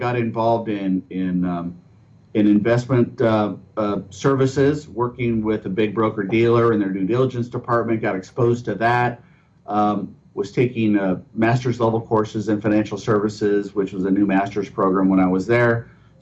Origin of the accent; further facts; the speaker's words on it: San Diego, California, United States; So actually, I grew up in San Diego and, you know, just an idyllic childhood, I guess. You know, we're near the beach.